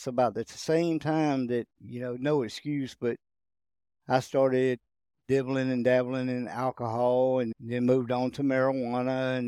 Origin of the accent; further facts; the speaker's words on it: Bibb City, Georgia, United States; I grew up in Bibb City, right not too far from here, actually. Son of mill workers, and my grandparents were mill workers.